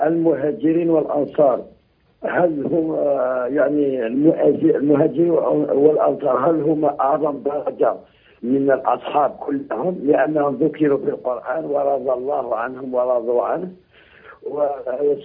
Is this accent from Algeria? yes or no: yes; Algeria; عندنا في الجزائر